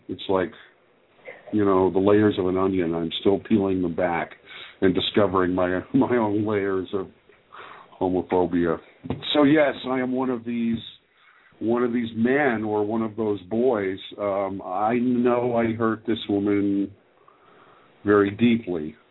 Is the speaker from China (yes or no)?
no; Canada; also born or lived in Ohio, United States / South America / Jamaica; I'm an American kid from Ohio, born in Canada, who never lived in the USA before I came here to college, because my father's job took us overseas. So I grew up in Canada, I grew up in South America, I grew up in Jamaica, I finished high school in Jamaica.